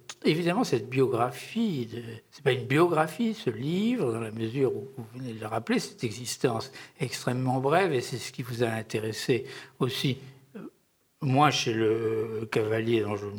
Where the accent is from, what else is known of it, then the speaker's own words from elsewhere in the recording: Bordeaux, Nouvelle-Aquitaine, France; est-ce que c'est parce que je suis bordelais que pour moi, bordelais, c'est pas un absolu inconnu